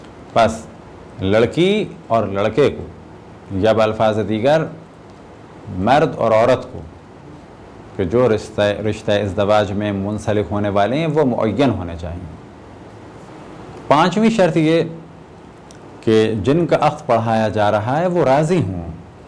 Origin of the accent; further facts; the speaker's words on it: Pakistan; born there; اب جبکہ میں خود پاکستان میں پیدا ہوا، پاکستانی کلچر کو دیکھا،